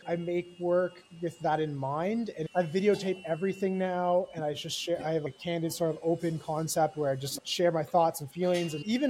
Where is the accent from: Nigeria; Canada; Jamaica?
Canada; Zero, because I'm Canadian.